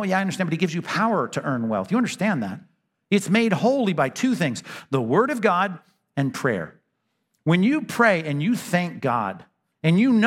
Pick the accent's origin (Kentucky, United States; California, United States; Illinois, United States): California, United States; Long Beach; also born or lived in Alabama; I grew up in Southern California. May you not know this. I was born in Alabama. Did you know that? Born in Alabama.